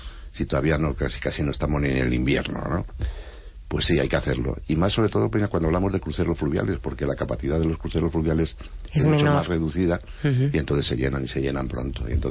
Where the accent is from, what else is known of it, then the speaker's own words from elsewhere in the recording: Spain; como españoles nos venimos arriba rápidamente